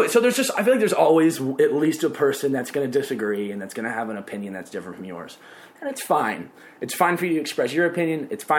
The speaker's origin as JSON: {"language": "English", "town": "Nashville", "region": "Tennessee", "country": "United States", "tie": "born or raised there", "said": "And obviously, you know, I grew up in Nashville, so that kind of helps a lot of singing."}